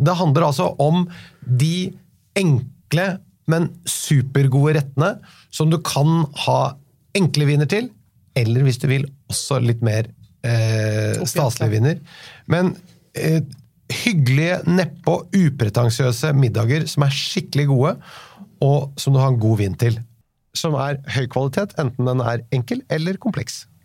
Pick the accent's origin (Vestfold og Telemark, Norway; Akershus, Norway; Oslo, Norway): Oslo, Norway; Nei, det en villa på Oslo Vest.